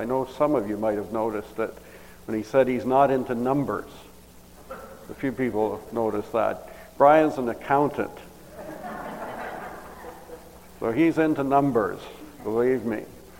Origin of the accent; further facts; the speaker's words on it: Toronto, Ontario, Canada; I grew up in Toronto, went to Greenwood Gospel Chapel